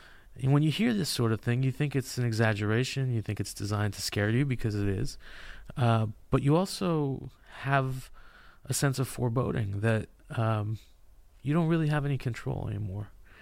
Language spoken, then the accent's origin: English; California, United States; Well, I'm from California. I love avocados.